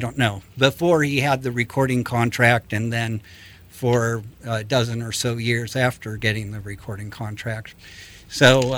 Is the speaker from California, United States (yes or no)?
yes; Los Angeles, California, United States; And I'm a Los Angeles guy, and pretty close to Pasadena, California.